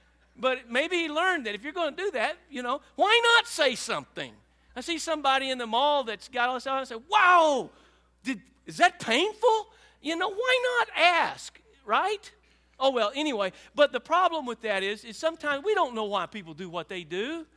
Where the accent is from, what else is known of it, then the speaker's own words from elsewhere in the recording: Rosebud, United States; growing up in Rosebud, when I moved to Oklahoma City area to go to college, the mid-80s